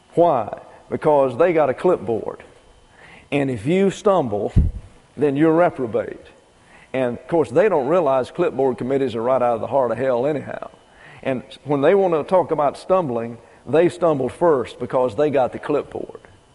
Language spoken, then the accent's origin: English; the South, United States; I grew up in the South, and there's every brand of Protestant theology down there.